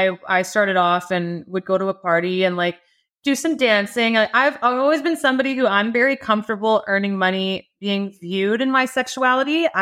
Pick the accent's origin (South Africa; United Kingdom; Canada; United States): Canada; West Coast; I'm from the West Coast. I'm Canadian.